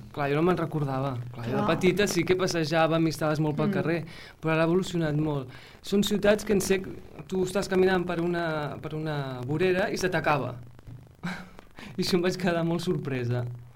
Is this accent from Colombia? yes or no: no; Caracas, Capital District, Venezuela; el que sí que me'n recordo de petita, això a Caracas, és que al vespre a l'hora d'anar a dormir la meva mare ajudant-me a fer els deures perquè no els havia fet.